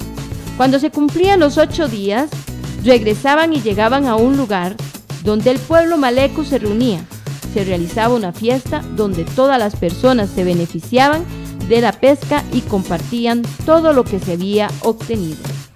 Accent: Costa Rica; sobre diferentes aspectos en la cual se basa nuestra identidad como costarricenses

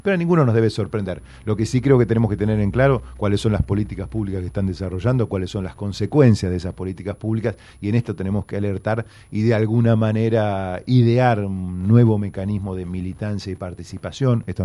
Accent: Argentina; como los argentinos no la vivíamos desde hace más de 12 años, más de 13 años

